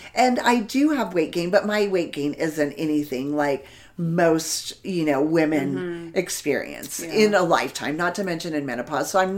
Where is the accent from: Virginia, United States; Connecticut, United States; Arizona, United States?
Arizona, United States; Something that I learned young, because I grew up here in Arizona, and we have some outside concert venues.